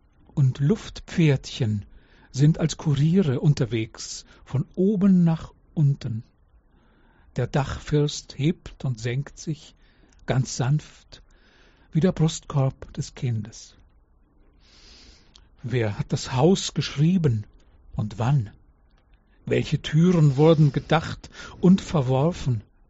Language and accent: German; Regensburg, Bavaria, Germany; moved away; also born or lived in Berlin; Ich bin in Regensburg geboren, habe lange in Regensburg gelebt, bin Anfang der 90er Jahre von Regensburg aus, Klammer auf, endlich, Klammer zu, nach Berlin gegangen.